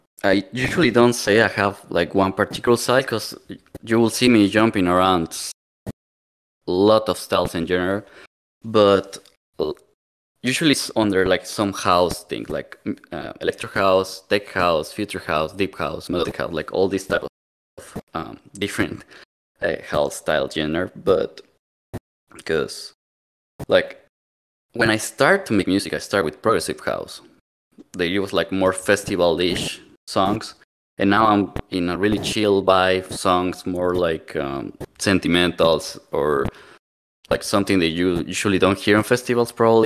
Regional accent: Mexico; now in Stockholm, Sweden; I don't live in Mexico. I live in Stockholm, but I'm from Mexico.

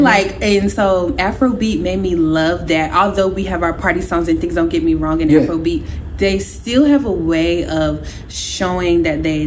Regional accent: the South, United States; so I loved growing up in the South where there were more people who look like me

